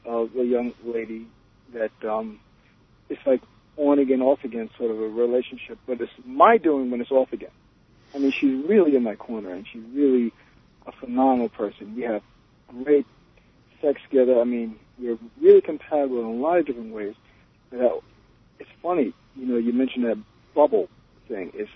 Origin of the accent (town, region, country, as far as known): Queens, New York, United States; born or raised there